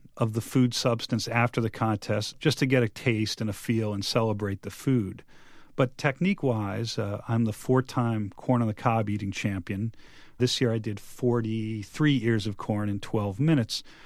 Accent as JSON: {"language": "English", "town": "Boston", "region": "Massachusetts", "country": "United States", "said": "Yeah, I am from Boston originally, and I was in New Orleans when the Patriots were in the Super Bowl in 2002."}